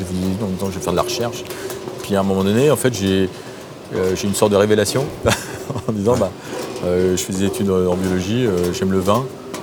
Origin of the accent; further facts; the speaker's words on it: Paris, Île-de-France, France; J'ai passé mon enfance à Paris, j'ai étudié à Paris.